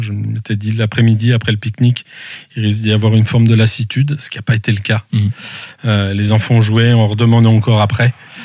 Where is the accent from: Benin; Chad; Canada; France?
France; Argenteuil, Île-de-France; je suis né tout simplement en région parisienne, à Argenteuil, banlieue parisienne nord, dans lequel j'ai eu une très belle vie.